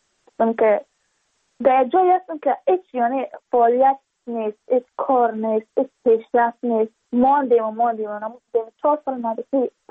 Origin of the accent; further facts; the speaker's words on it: Badakhshan, Afghanistan; چون ما از بدخشان هستیم، یعنی منطقه های دور دستش